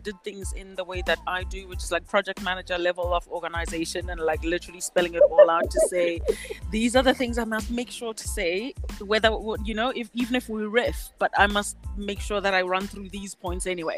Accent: Vereeniging, Gauteng, South Africa; also born or lived in Mahikeng / Qwaqwa / Mount Fletcher / Eastern Cape; and I grew up in Vereeniging and in Qwaqwa and in Mount Fletcher and then boarding schools and university around the Eastern Cape.

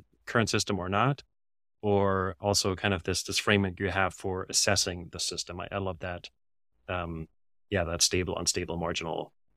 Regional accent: Germany; now in United States; I grew up in Germany and now I live in the United States, right?

